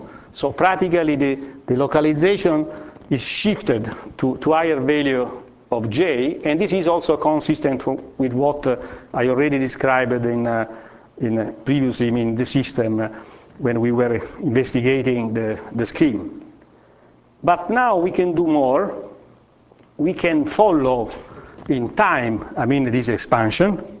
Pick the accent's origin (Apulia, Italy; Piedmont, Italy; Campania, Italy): Apulia, Italy; Lecce; if you go and see the churches of my hometown in Lecce